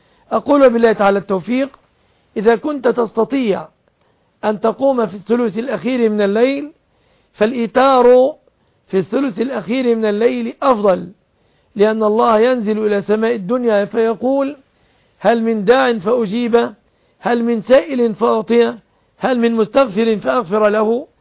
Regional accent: Egypt; وأن يصرف عن بلادنا مصر

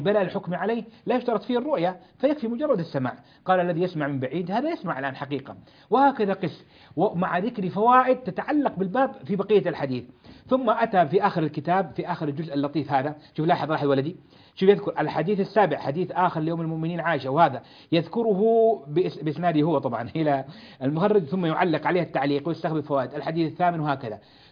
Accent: Jeddah, Makkah Province, Saudi Arabia; عندنا في جدة في هذا المجلد

